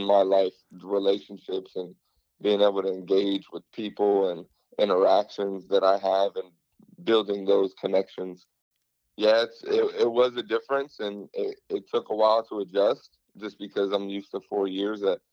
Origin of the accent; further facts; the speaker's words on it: Florida, United States; Like, I'm from Florida, born and raised. That's all I've known my whole life.